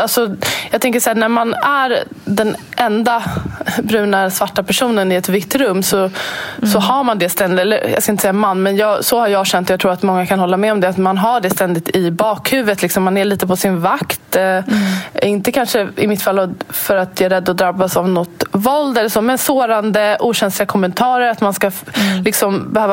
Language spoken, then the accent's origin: Swedish; Sweden; jag är född och uppvuxen här i Sverige. Jag har språket